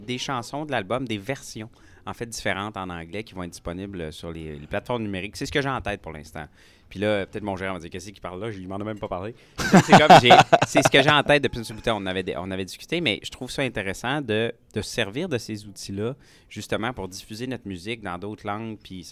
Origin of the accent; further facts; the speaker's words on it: Quebec, Canada; accent: Québécois; côté québécois, tu sais, je suis sûr qu'il y aurait une différence. Ça apporterait une différence avec mon accent, parce que c'est clair que je vais avoir un accent aussi en anglais.